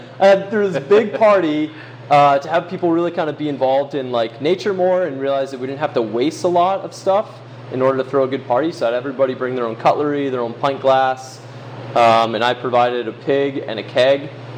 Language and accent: English; Boston, Massachusetts, United States; moved away as an adult; also born or lived in Seattle; now in Portland, United States; I grew up in Boston until I was 18, went to school in Seattle, and then moved here afterwards. So I've been here 9 years now, I think.